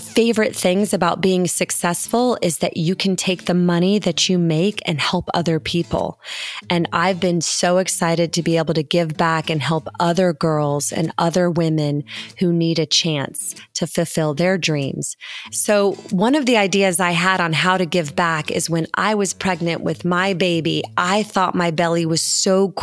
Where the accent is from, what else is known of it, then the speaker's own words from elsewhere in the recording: Clearwater Beach, Florida, United States; I am an inventor and an entrepreneur who started my own business. I grew up on Clearwater Beach, Florida.